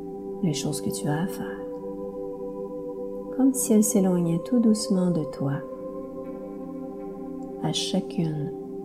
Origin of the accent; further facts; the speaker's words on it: Mont-Laurier, Quebec, Canada; hypnothérapeute, maître PNL et enseignante. Je suis originaire de Mont-Laurier dans les Hautes-Laurentides